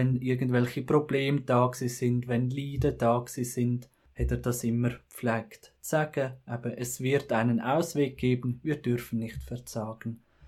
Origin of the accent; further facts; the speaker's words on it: Buochs, Nidwalden, Switzerland; now in Chur, Switzerland; Ich bin jetzt 26 Jahre alt. Ich komme aus dem Kanton Nidwalden, aus Buechs und studiere momentan Theologie in Chur und habe auch vor, Priester zu werden und wohne darum jetzt auch im Priesterseminar in Chur.